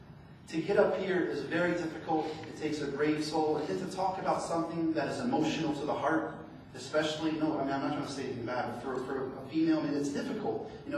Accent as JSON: {"language": "English", "town": "New Orleans", "region": "Louisiana", "country": "United States", "said": "I'm from New Orleans, we like grits, but I never heard of fried grits."}